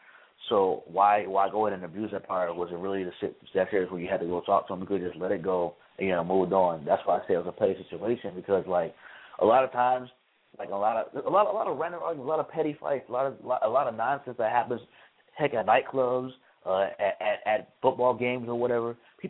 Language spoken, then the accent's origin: English; Chicago, Illinois, United States; now in Tallahassee, United States; live here in Tallahassee, born and raised in Chicago, live in Tallahassee for school at the Florida State University